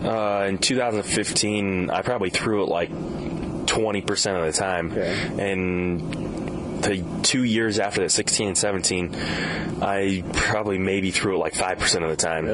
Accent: Idaho, United States; also born or lived in Oregon / Arizona; now in Maine, United States; No, I grew up in Idaho, and we actually had quite a bit of snow, and then I went to Oregon State, and it rained all the time. And then I lived in Arizona for a few years, and then now I live in Maine, actually.

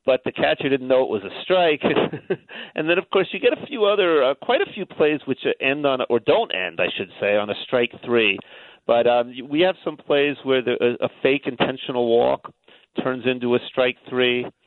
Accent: New York, United States; I grew up in New York and watched that team.

